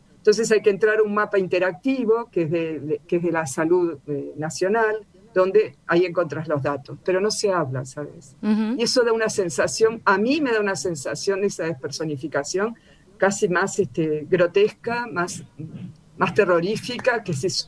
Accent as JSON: {"language": "Spanish", "country": "Uruguay", "said": "no solo para mí que soy uruguaya, para todo el mundo es nuevo."}